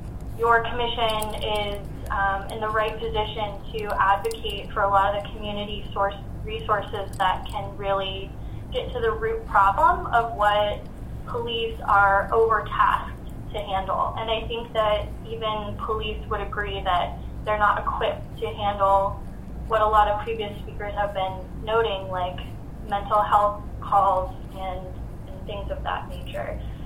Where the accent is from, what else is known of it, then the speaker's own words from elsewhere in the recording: Tustin, California, United States; I'm from Tustin.